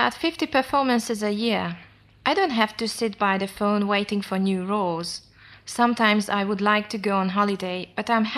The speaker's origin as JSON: {"language": "English", "town": "Kaunas", "region": "Kaunas County", "country": "Lithuania", "tie": "born or raised there", "second_language": "English", "said": "I grew up in the town of Kaunas."}